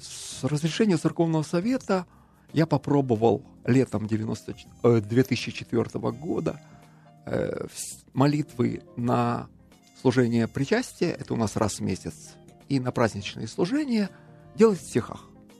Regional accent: Crimea, Ukraine; now in Kyiv, Ukraine; Покаялся в Крыму, я сам из Крыма.

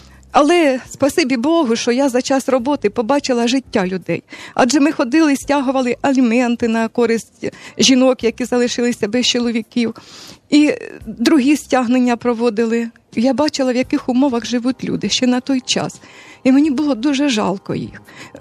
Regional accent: Pavlenkove, Sumy Oblast, Ukraine; Я сама із Сумської області, Лебединський район, село Павленково, родилася там. Потім навчалася у Харкові 84-85 роки.

